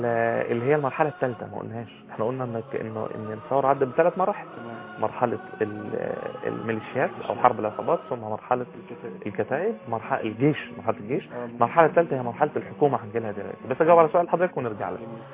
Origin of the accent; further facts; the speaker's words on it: Egypt; احنا مصريين